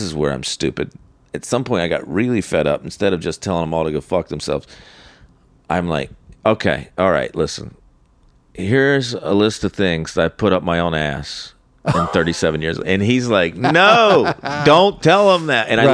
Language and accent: English; North Carolina, United States; now in New York, United States; I lived here, but I was from North Carolina. But New York comics would come down, and they would, that crowd would hear the accent and write them off immediately.